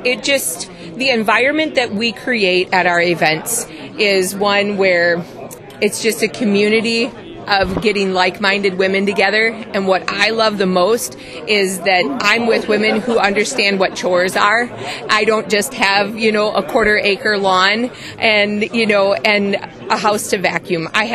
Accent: Ten Strike, Minnesota, United States; I'm from Ten Strike, Minnesota, and we have a cow-calf operation with registered Herefords.

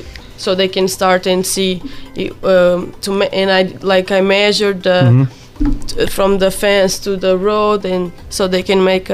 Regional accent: Ovar, Aveiro District, Portugal; now in Azores, Portugal; I'm from Ovar. It's in the district of Aveiro, near Porto.

